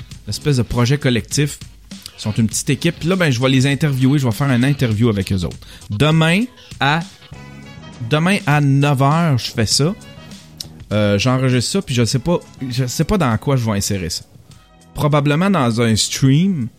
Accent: Quebec, Canada; on est Québécois, puis qu'on a notre culture à nous autres, puis que t'sais, on a une barrière de langue, puis une barrière géographique un peu reclus.

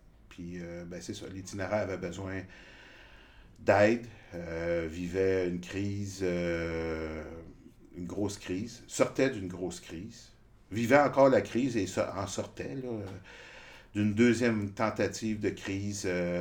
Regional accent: Montreal, Quebec, Canada; je suis un Montréalais pur, là, je veux dire, un petit gars de Rosemont, bon, qui vit aux alentours, puis qui a toujours travaillé dans le centre-ville

